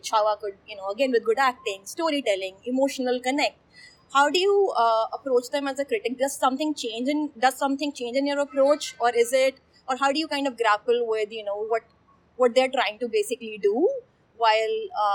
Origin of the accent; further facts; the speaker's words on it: Punjab, India; For example, I'm from Punjab